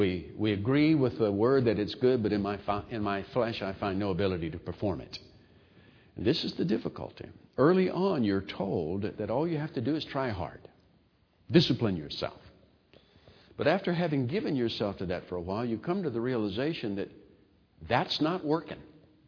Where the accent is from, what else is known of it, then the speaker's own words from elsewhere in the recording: Mobile, Alabama, United States; When I was growing up in Mobile, Alabama, and the scripture, whosoever will may come, was used, we knew that whosoever come must be white.